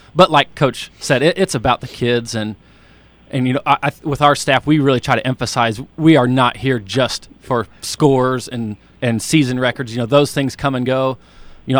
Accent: Litchfield, United States; You know, I'm from Litchfield, so kind of that same aspect of something that you're very proud of and honored to be a head coach at your hometown.

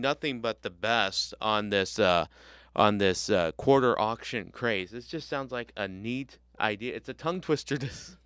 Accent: Staunton, United States; but I'm originally from Staunton.

